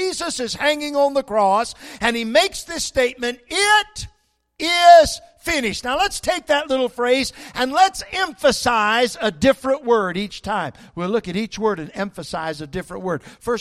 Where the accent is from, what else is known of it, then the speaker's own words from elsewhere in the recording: England, United Kingdom; and I just don't spend a lot of time with the Greek because I'm English.